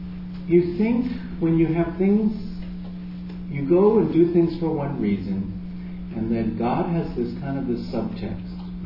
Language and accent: English; San Francisco, California, United States; also born or lived in Boston, United States; growing up in the North Beach, where part of our daily life was people like Carol Doda, like Lawrence Ferlinghetti, like Phyllis Diller.